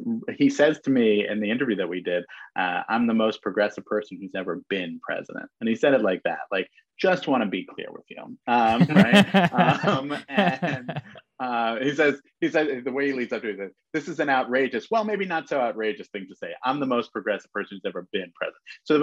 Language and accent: English; New York City, New York, United States; So I was born and bred in New York City and covered New York politics.